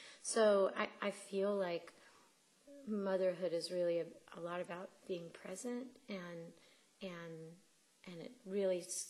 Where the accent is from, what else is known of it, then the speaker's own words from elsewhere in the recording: North Carolina, United States; my hometown